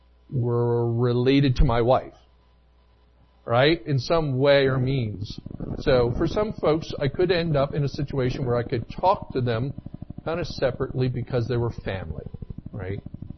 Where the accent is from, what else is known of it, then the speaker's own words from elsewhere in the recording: Delaware, United States; moved away; I used to live on the East Coast up till about 12 years ago. And when we lived on the East Coast, I grew up in Delaware. My wife grew up in Maryland.